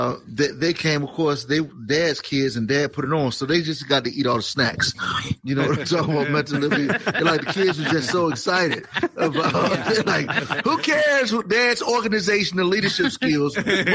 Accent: East Coast, United States; And I'm from the East Coast.

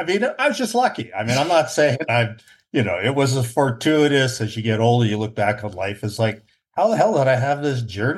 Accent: Toronto, Ontario, Canada; I grew up in Toronto, right?

